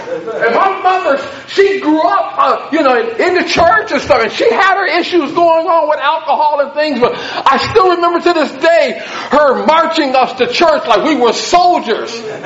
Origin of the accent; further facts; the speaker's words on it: Elmira, New York, United States; Well, I'm originally from Elmira, New York, way upstate New York. The last of 9 children.